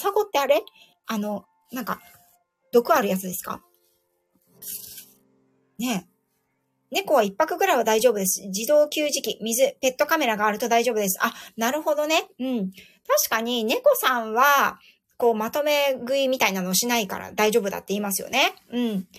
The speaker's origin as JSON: {"language": "Japanese", "town": "Yokohama", "region": "Kanagawa", "country": "Japan", "said": "私、横浜なんですけど。"}